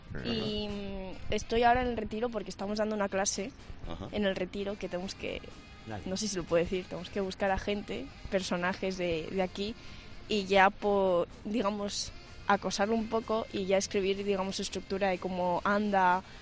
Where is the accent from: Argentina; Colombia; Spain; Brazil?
Spain; Bilbao, Basque Country; now in Madrid, Spain; Soy de Bilbao.